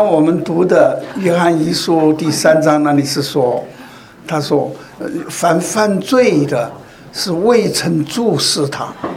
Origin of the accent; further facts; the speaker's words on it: China; 我们从大陆来的人